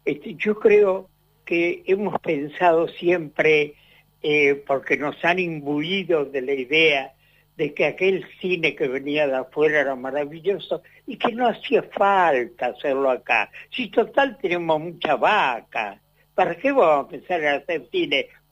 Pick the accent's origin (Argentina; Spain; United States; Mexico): Argentina; yo soy argentino